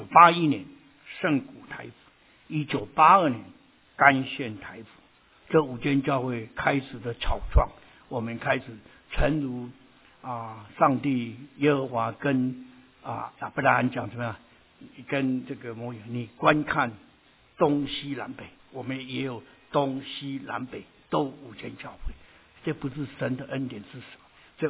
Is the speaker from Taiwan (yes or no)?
yes; Taiwan; 我们从台湾来